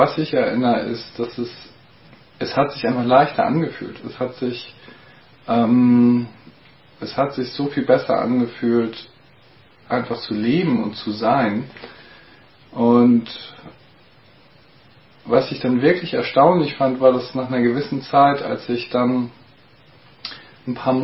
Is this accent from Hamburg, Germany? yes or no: yes; Hamburg, Germany; war dann Byron Katie in Hamburg, wo ich herkomme.